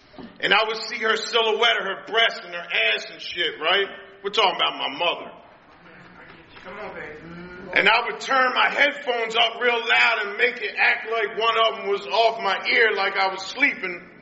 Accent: Baltimore, Maryland, United States; She didn't, you know, my grandparents raised me. I'm from West Baltimore. She did the best she could.

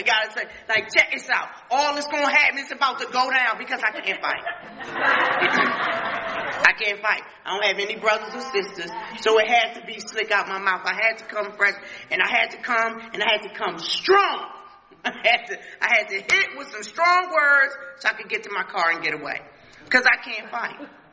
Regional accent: Jarrettsville, Maryland, United States; I was raised in Harford County, right? I was raised in Harford County.

